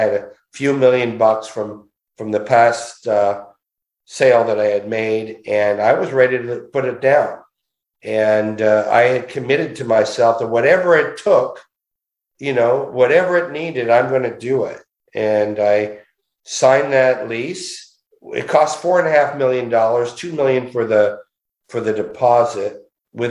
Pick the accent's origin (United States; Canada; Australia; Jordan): Canada; Montreal, Quebec; I'm from Montreal.